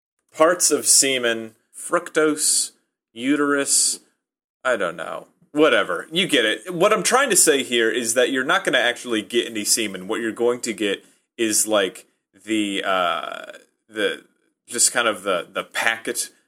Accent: Nebraska, United States; You know, growing up in Nebraska, I met, like

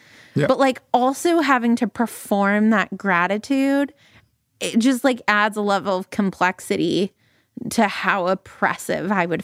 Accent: Calgary, Alberta, Canada; yes, Stan, you are from Texas and I am from Calgary and we are basically the same person.

